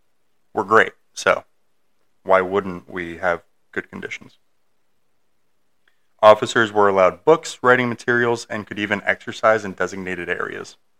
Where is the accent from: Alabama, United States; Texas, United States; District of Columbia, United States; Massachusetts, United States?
Massachusetts, United States; Boston; It's all right. We can make these jokes. We're from Boston.